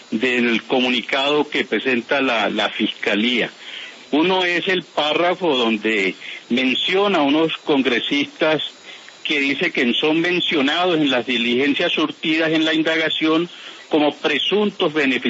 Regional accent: Ocaña, Norte de Santander, Colombia; yo soy congresista del Departamento Norte de Santander, oriundo de la región de Ocaña.

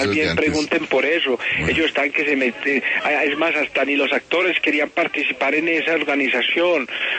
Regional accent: Mexico; soy mexicano

